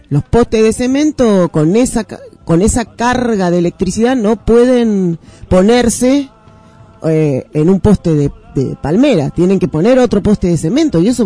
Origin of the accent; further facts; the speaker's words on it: Paso del Rey, Buenos Aires Province, Argentina; Soy de Paso del Parque.